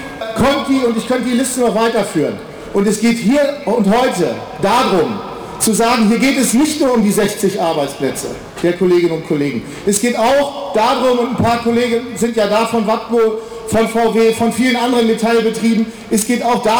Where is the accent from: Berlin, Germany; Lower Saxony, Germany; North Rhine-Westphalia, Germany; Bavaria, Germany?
Lower Saxony, Germany; Hanover; sondern ich bin in Linden aufgewachsen.